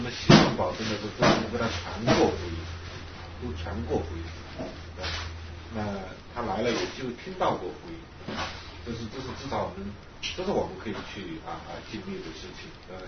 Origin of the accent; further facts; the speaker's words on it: China; 那我们这些从大陆来的